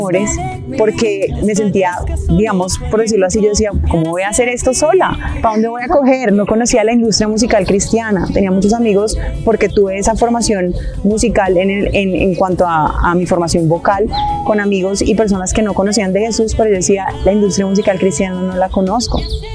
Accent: Cartagena, Bolívar, Colombia; also born or lived in Bogotá; Nací en Bogotá, en la capital, y me crié en Cartagena. Estuve hasta los, pues toda mi infancia, hasta los 10 años, 9 años, más o menos. Y esta cultura cartagenera, pues es una cultura de festivales, una cultura alegre.

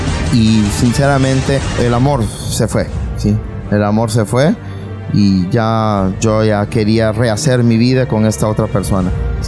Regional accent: Tegucigalpa, Francisco Morazán, Honduras; now in San Pedro, Honduras; que nos obligó a ella a venirse a trabajar acá a San Pedro. Nosotros somos de Tegucigalpa.

